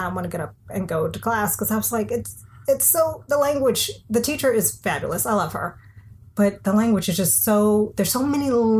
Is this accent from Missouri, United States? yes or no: no; Texas, United States; Because I, Spanish, growing up in Texas, of course, you hear it all the time.